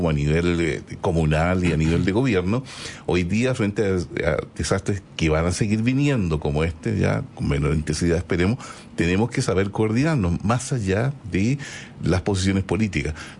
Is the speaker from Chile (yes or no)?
yes; Chile; Y ahí somos todos chilenos